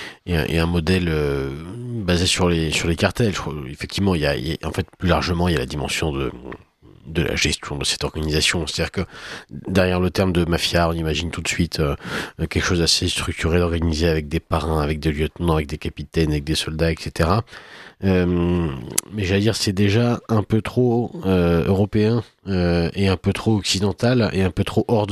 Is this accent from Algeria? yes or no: yes; Algeria; puisque je suis algérien et que je le revendique